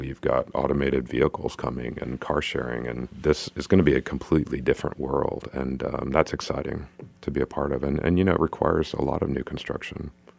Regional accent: Chamblee, Georgia, United States; My parents moved to Chamblee from Louisiana to take advantage of the booming economy that was being built in the 1970s

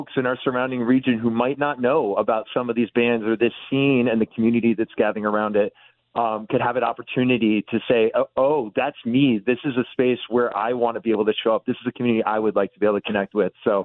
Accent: New York, United States; I grew up in the Hudson Valley. I'm a longtime listener.

